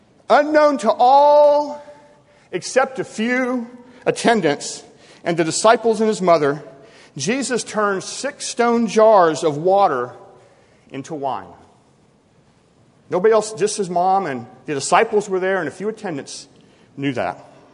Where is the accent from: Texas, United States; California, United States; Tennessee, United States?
Tennessee, United States; also born or lived in Iowa; In first grade, I moved from Iowa to Tennessee with my dad and mom. And so we'd make an annual trek to relatives every summer and go to Iowa.